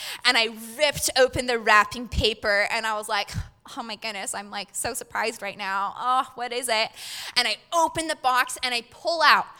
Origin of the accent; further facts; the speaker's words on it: Auburn, Washington, United States; I grew up in Auburn, Washington, and my entire extended family also lived in Auburn, Washington.